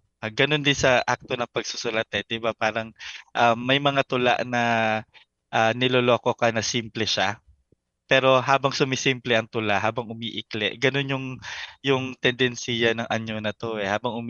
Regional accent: Olongapo, Central Luzon, Philippines; in a way, lumaki naman ako sa syudad kasi lumaki ako sa Olongga po dati. Pero hindi sa Maynila, baga.

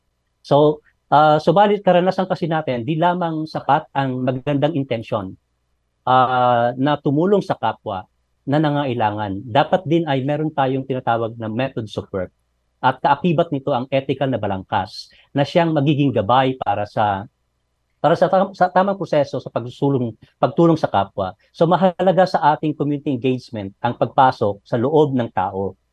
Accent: Ilocos Region, Philippines; Actually, dahil Ilocano ako

